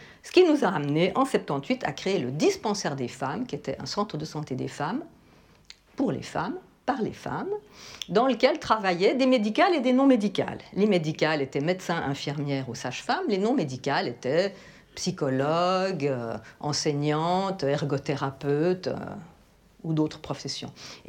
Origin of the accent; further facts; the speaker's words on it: Geneva, Switzerland; Chez nous, à Genève, ça commence en 70-71.